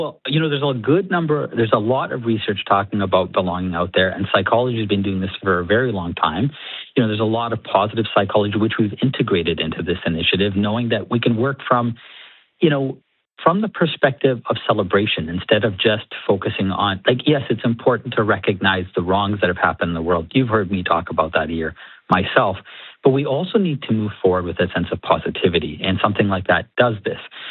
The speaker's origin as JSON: {"language": "English", "town": "Winnipeg", "region": "Manitoba", "country": "Canada", "said": "And yet at the same time, I share all the things in common with my fellow Canadian, Manitoban, and Winnipeg citizens."}